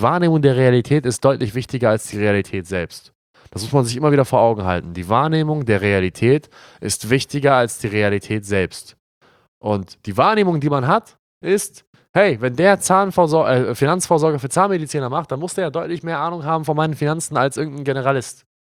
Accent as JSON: {"language": "German", "town": "Glinde", "region": "Schleswig-Holstein", "country": "Germany", "said": "Wir kommen ja aus Hamburg und da, wo wir wohnen, ist ja 10 Kilometer außerhalb von Hamburg, Glinde-Rheinbeck. Shoutout Glinde."}